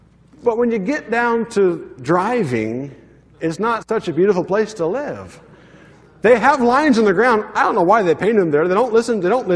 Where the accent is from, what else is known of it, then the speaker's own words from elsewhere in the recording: United States; And it's frustrating to me as an American who's used to some order in our country.